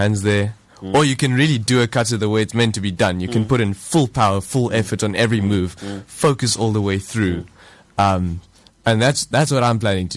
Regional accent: Paarl, Western Cape, South Africa; also born or lived in Pretoria / Wellington; No, I was born in Pretoria, actually. We moved down here when I was about one. Then we lived in Paarl for a long time, and then in 2018 we moved to Wellington.

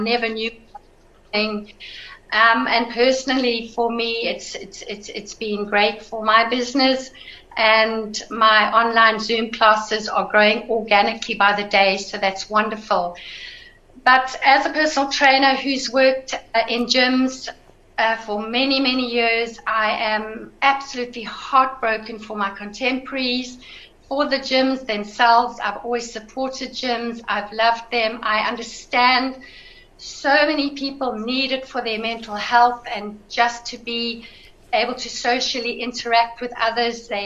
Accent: South Africa; now in United Kingdom

